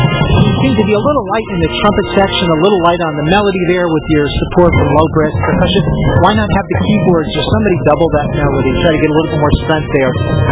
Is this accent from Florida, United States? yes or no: yes; Parrish, Florida, United States; I'm from Parrish, Florida